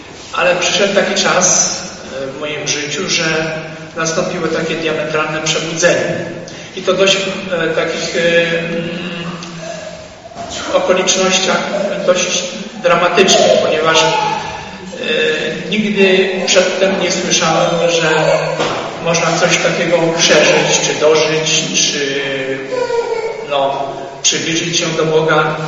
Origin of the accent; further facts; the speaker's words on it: Spytkowice, Lesser Poland, Poland; moved away as an adult; Ja urodziłem się w Spytkowicach, koło Ramki Zdroju. Niedaleko jest. Bardzo atrakcyjne miejsce. To jest moja miejscowość rodzinna. Tam mieszkałem do 21 roku życia